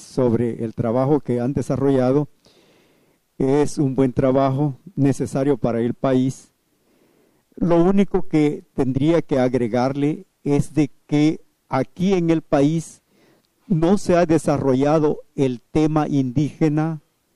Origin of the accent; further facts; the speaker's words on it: Nahuizalco, Sonsonate, El Salvador; Yo soy de organizaciones indígenas, soy de Nahuizalco, pertenezco al Consejo Coordinador Nacional Indígena Salvadoreño